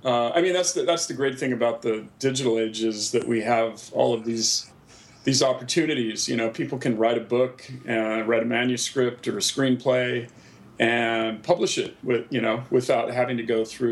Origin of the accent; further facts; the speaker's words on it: Pacific Northwest, United States; growing up in the Pacific Northwest and being part of that early music movement in the late 80s and early 90s.